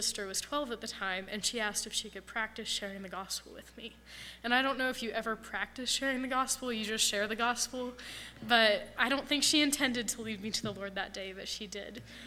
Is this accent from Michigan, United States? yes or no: no; Johnson City, Tennessee, United States; I grew up in East Tennessee, about an hour from here in Johnson City.